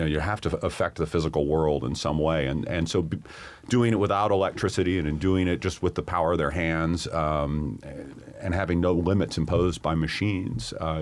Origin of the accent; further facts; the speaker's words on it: Arkansas, United States; I grew up in Arkansas, and my parents bought a farm without any electricity or power and water or anything